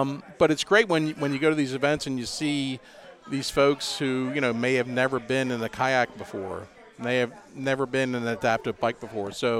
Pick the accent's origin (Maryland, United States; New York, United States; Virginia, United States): Maryland, United States; Ellicott City; the backstory for me is I grew up in Ellicott City, and I always say I was really blessed by geography because the state park was literally a stone's throw from my backyard.